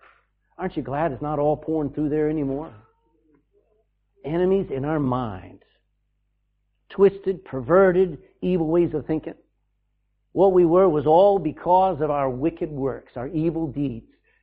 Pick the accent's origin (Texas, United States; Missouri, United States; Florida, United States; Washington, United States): Texas, United States; now in Ireland; I actually have three citizenships. Amen. I'm Texan first. Amen. I'm now Irish